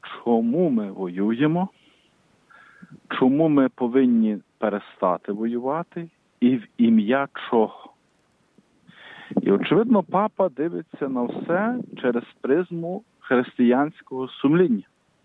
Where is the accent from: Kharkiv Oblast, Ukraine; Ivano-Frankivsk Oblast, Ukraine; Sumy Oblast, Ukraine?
Ivano-Frankivsk Oblast, Ukraine; Dora; то я їду на мої рідні сторони, мою рідну Дору, там навіваюся споминами